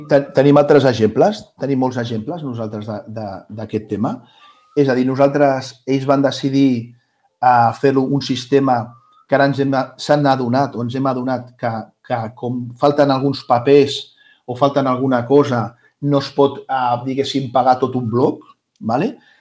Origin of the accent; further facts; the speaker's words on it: Barcelona, Catalonia, Spain; jo soc del barri del Poble Sec